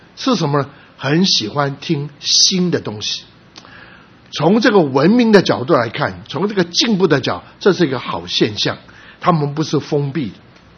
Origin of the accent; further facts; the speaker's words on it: Shunde, Guangdong, China; 还有广东一个特别，我们这个顺德人，我们也喜欢叫豆豉